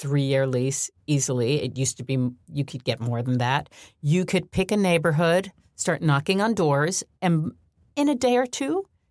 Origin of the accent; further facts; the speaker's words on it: New York, United States; Look, I grew up in New York.